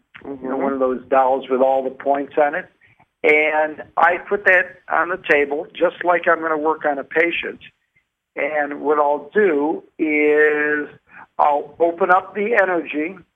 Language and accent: English; Detroit, Michigan, United States; I'm originally from Detroit myself.